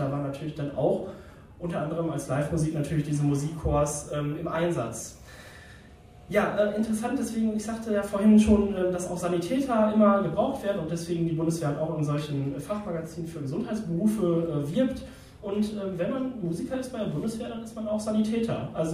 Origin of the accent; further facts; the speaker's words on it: Telgte, North Rhine-Westphalia, Germany; in meiner Heimatstadt Telgte kooperiert der Luftwaffenmusikchor aus dem benachbarten Münster